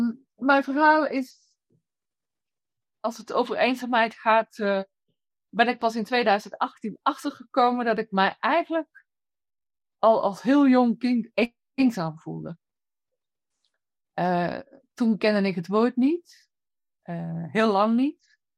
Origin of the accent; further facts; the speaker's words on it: Belgium; moved away as an adult; now in Netherlands; ik ben 57 jaar. En zo wat 30 jaar geleden ben ik in Nederland komen wonen. Want ik ben Belg.